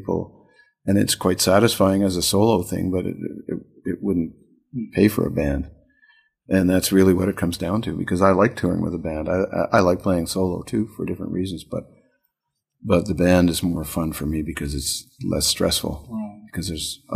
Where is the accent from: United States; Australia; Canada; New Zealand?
Canada; I have a wife and a baby in San Francisco. But it, but I feel very much a Canadian, and I feel like the what I grew up with as a Canadian